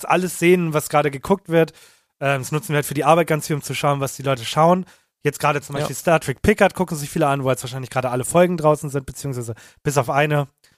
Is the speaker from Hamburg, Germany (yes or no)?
yes; Hamburg, Germany; wir kommen aus Hamburg